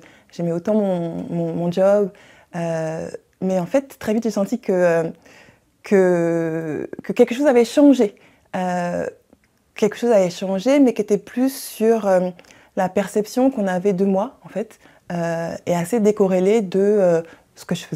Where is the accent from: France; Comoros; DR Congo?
France; Pays de la Loire; J'ai grandi en France, dans la Sarthe, où je suis arrivée à l'âge de 1 an. C'est là que j'ai passé la majorité de mon enfance jusqu'à ma classe prépa. Ensuite, je suis partie faire mes études à Bordeaux.